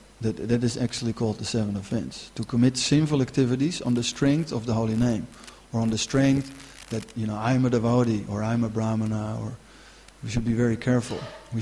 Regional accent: Amsterdam, North Holland, Netherlands; I come from Amsterdam. It's not a very good place to start your spiritual life.

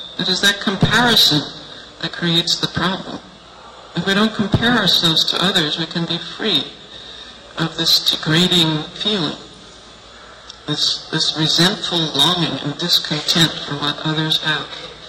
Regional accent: United States; I'm from America, so I keep a little track of what's happening in America.

